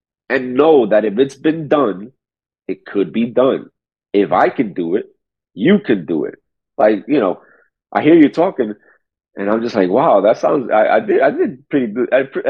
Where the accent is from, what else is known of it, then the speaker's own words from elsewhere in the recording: New York City, New York, United States; I was born and raised in New York City.